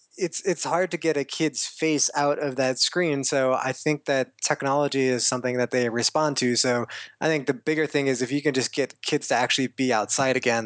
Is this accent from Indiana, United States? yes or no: no; San Diego, California, United States; San Diego.